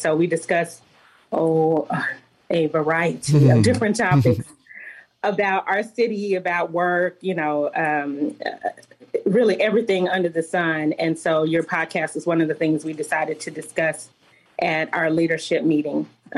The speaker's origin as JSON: {"language": "English", "town": "Fort Worth", "region": "Texas", "country": "United States", "tie": "born or raised there", "said": "So I'm born and raised in Fort Worth, or, awesome. Or born and bred, we used to say back in the day."}